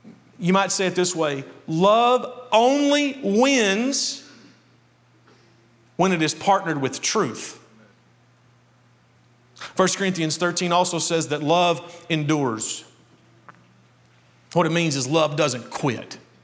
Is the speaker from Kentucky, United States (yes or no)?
yes; Krillsboro, Kentucky, United States; Now, I grew up in Krillsboro, Kentucky, and the way we used to say it is, why have you got to be so hateful?